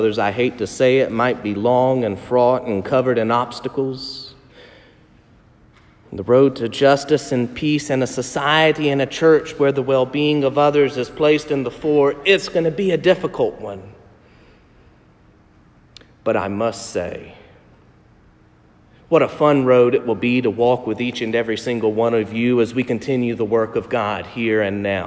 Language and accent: English; South Carolina, United States; I'm from South Carolina.